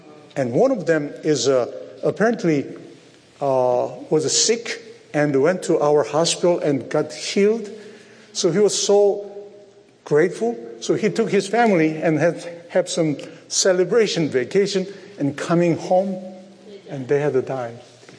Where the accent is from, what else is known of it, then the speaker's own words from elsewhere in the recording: South Korea; English is a second language; It's my home country, Korea.